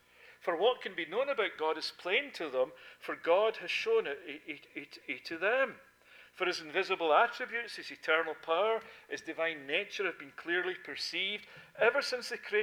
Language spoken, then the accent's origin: English; Scotland, United Kingdom; I remember as a kid, growing up in Scotland